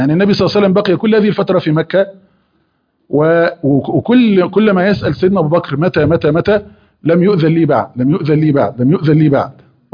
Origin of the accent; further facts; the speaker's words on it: Egypt; ولا حتى الفراعنة الذين عندنا في مصر كانوا أعلى من ذلك بكثير